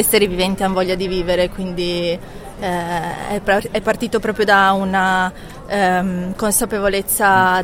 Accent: Genoa, Liguria, Italy; genovese.

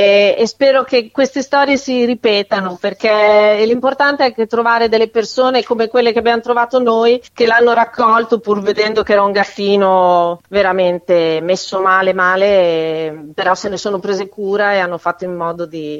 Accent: Faenza, Emilia-Romagna, Italy; Io sono di Faenza

